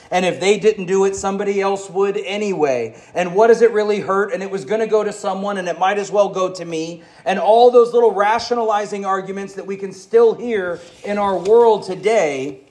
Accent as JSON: {"language": "English", "region": "the South", "country": "United States", "tie": "born or raised there", "said": "I grew up in the South, where segregation and slavery were legal"}